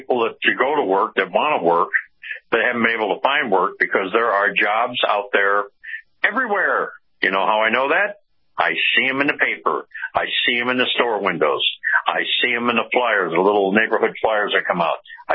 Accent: New York, United States; moved away as an adult; Well, I come from New York State, and a few years back, before I moved down here, they had the work requirement for the welfare and whatnot.

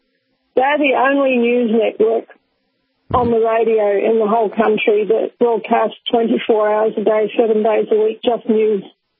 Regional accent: New Zealand; And I'm a New Zealander as well

